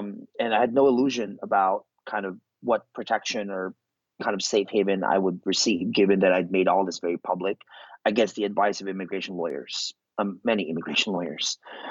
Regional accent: Philippines; accent: Tagalog; English is a second language; now in United States; the first thing I thought of to do was to get rid of my Tagalog accent, which is really thick.

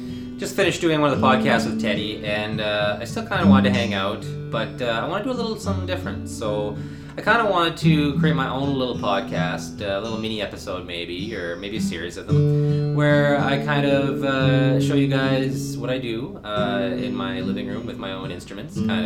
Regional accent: Winnipeg, Manitoba, Canada; So I kind of grown up here in the South End, like I mentioned before. Born and raised in Winnipeg.

